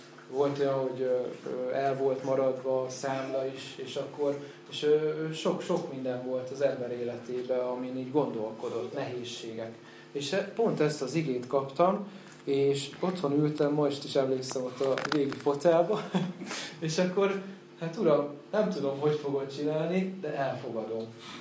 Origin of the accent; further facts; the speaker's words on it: Debrecen, Hajdú-Bihar, Hungary; én egyébként Debrecenben nőttem fel, és ott is laktam 24-25 éves koromig, amíg meg nem tértem.